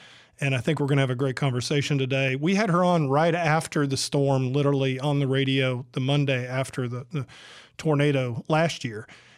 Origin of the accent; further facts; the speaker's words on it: Southern United States, United States; And I'm from the South.